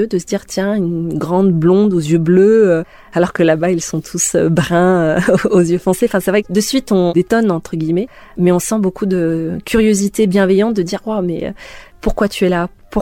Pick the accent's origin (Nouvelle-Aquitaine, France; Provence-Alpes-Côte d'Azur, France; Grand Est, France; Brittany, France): Nouvelle-Aquitaine, France; Bordeaux; now in Louhossoa, France; je suis originaire de Bordeaux mais je vis à Louhoussoa.